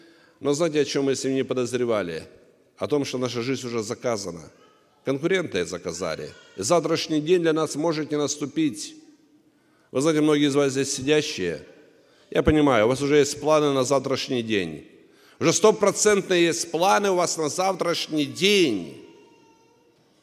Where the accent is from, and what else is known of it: Anapa, Krasnodar Krai, Russia; born or raised there